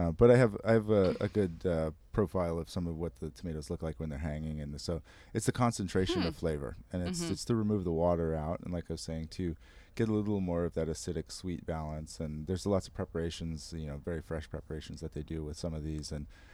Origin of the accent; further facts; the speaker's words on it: United States; Yeah, you know, I'm American. Like, I'm an American gay.